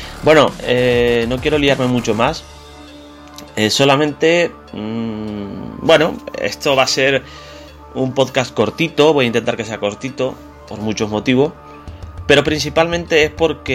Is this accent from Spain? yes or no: yes; Canary Islands, Spain; y dos, es que soy canario. Sí, soy canario.